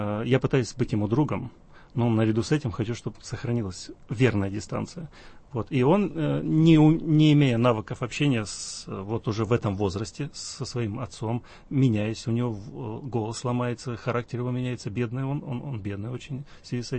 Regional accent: Krasnodar, Krasnodar Krai, Russia; а я, приехав из Краснодара, был несколько шокирован.

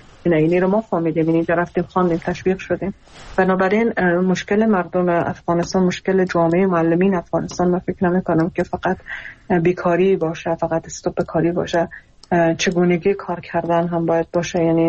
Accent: Iran; خودم در ایران بزرگ شدم و اونجا درس خوندم

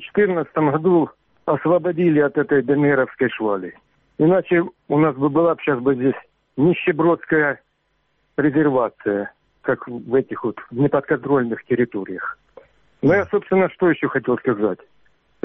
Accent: Donbas, Ukraine; Я с Донбасса.

